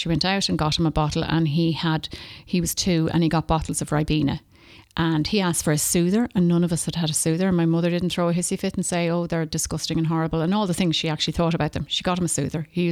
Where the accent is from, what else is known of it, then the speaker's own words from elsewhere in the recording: Australia; born there; I was born in Australia. My mum is an Aussie and my dad is from Wexford. So when I was born in 1967 in Australia